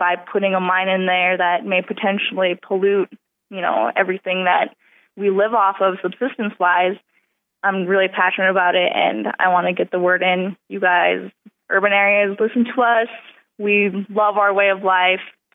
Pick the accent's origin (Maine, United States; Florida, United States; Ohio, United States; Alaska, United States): Alaska, United States; I'm from Bristol Bay